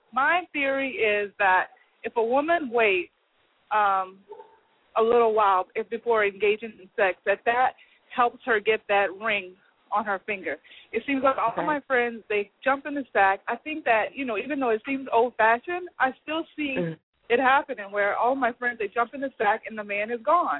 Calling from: Dallas, Texas, United States; Hello, I'm calling from Dallas, Texas.

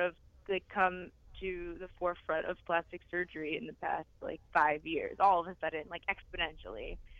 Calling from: New York, United States; I'm from New York.

